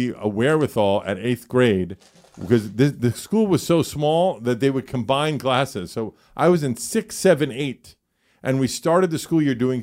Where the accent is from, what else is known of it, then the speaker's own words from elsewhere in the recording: Brooklyn, New York, United States; in Brooklyn